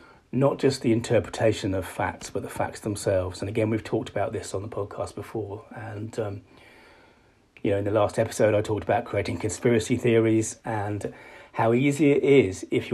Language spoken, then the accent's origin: English; United Kingdom; obviously, I'm British. I'm standing here in Blighty.